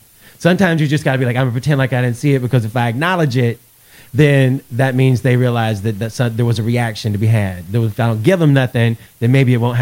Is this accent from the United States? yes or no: yes; the South, United States; I'm from the South. I know how these fools operate.